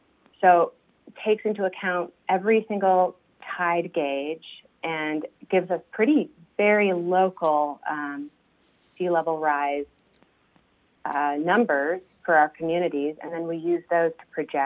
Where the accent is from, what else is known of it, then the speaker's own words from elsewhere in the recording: Alaska, United States; So I'm from South Central Alaska, which is not having the same sea level rise issues as your coastline is.